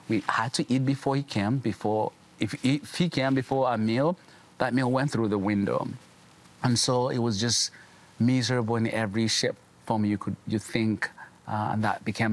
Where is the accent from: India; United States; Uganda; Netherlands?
Uganda; born there; So I was born in Uganda from the poor of the poorest.